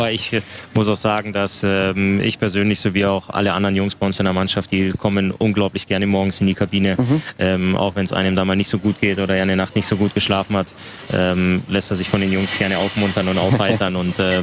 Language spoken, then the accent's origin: German; Waldkraiburg, Bavaria, Germany; also born or lived in Altötting; Altötting ist ja tatsächlich auch nur mein Geburtsort. Also ich bin in Waldkraiburg aufgewachsen. Und ich habe, das ist da ganz in der Nähe.